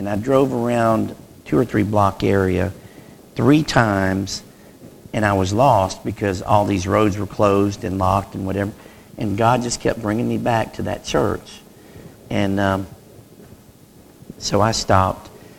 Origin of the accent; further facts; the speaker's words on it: Wedowee, Alabama, United States; from Wedowee, Alabama, and just passing through